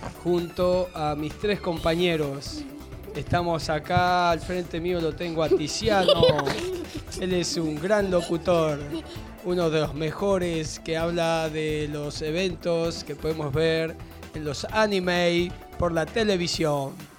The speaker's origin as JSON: {"language": "Spanish", "region": "Tucumán", "country": "Argentina", "said": "somos de Tucumán, de ahí vinimos a conocer esta magnífica ciudad."}